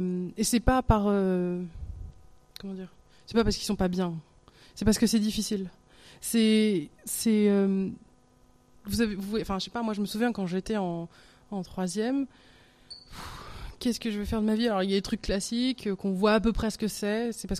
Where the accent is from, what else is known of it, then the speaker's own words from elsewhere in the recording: France; en tant que Français, on a une vue sur l'échec qui est pas géniale.